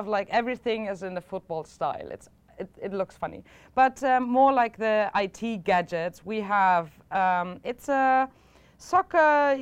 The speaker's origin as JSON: {"language": "English", "country": "Germany", "said": "And I'm from Germany."}